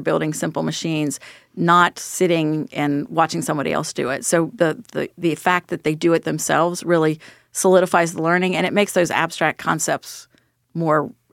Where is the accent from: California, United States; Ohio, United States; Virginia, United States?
Ohio, United States; Cincinnati; since I was from Cincinnati, I knew P&G